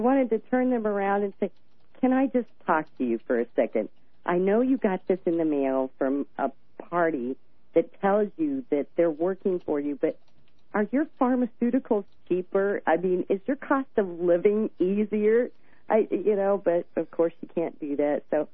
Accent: California, United States; I'm out here in California, so I'm gal from Cal

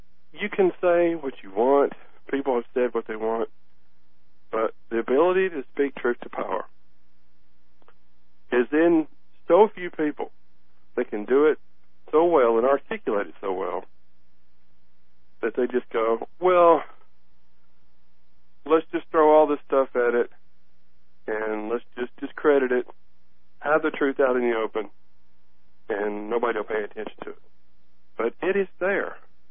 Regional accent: the South, United States; all my life growing up in the South, I have heard comedians.

